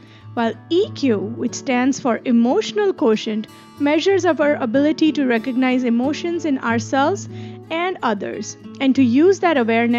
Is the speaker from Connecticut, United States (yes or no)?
yes; Connecticut, United States; from Connecticut, and with me today is Datta Kordeji, my co-host from New Jersey.